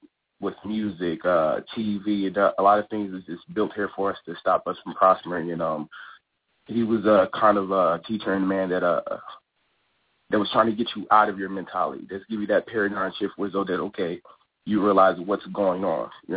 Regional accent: Philadelphia, Pennsylvania, United States; Yeah, I'm from Philadelphia originally, West O'Glean area.

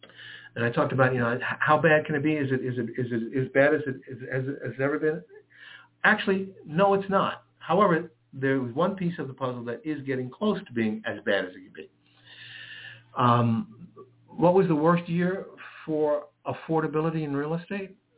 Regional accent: New York City, New York, United States; I'm a New Yorker. I'm from New York City. I love New York City.

